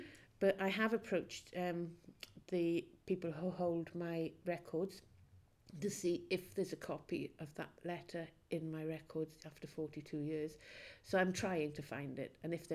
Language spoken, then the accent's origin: English; Haverfordwest, Wales, United Kingdom; also born or lived in Cardiff; I was born in 1961 in Cardiff, and we moved to Haverford West when I was, I think, six. So that would have been 1966, 67.